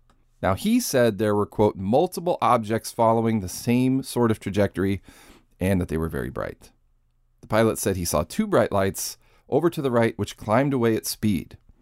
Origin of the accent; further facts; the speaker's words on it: Ireland; I can make these jokes because I'm Irish.